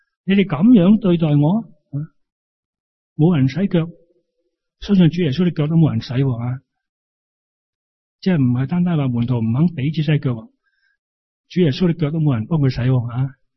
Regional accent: China; 本来这样讲嘢呢，我们中国人不会这样讲

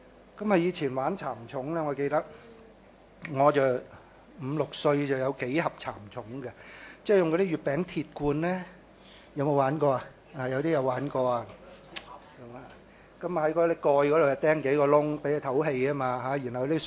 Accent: China; 咁所以我哋中國人有句成語就叫做作茧自閉

